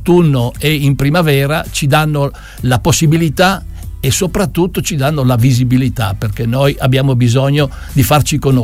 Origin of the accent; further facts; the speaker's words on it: Pietratagliata, Friuli-Venezia Giulia, Italy; now in Udine, Italy; io vengo dal Canal del Ferro, da una sperduta Pietra Tagliata, poi per motivi di lavoro sono uscito, sono andato per il mondo, mi sono stabilito adesso a Udine